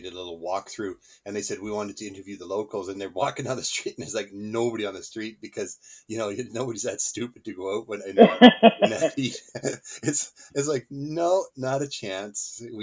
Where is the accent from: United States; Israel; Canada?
Canada; Lytton, British Columbia; You guys know that I'm actually, my hometown is Lytton.